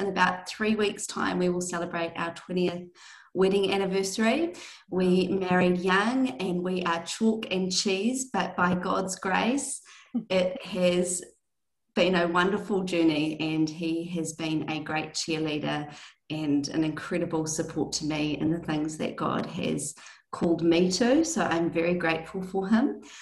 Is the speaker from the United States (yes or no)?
no; New Zealand; I am a Kiwi or a New Zealand girl living in Auckland by the beach